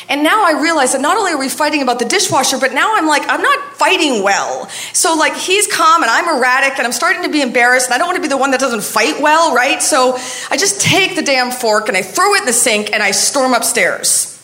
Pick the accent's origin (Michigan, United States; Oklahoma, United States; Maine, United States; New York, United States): Maine, United States; his family from Iran and how I'm from Maine and how we just love architecture.